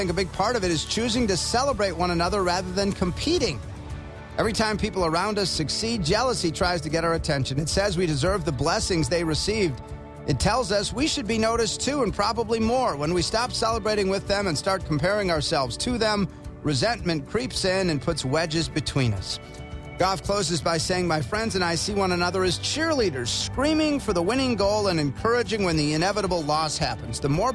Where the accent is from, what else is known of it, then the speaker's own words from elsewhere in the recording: Wauwatosa, Wisconsin, United States; also born or lived in Milwaukee; I was just before being 8 years old, we moved from Milwaukee to Wauwatosa, and I can still remember him settling in Milwaukee.